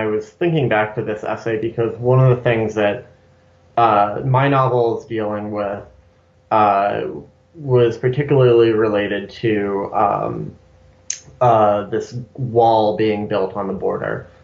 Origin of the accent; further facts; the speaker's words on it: New Mexico, United States; Yeah, I grew up in New Mexico, and immigration is a thing that is always kind of, it's a big issue in the area